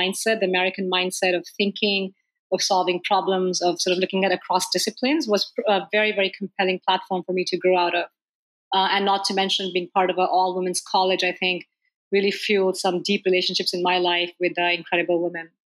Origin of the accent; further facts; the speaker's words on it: northern India, India; I was born and raised in India to parents who were both mom and dad who were scientists.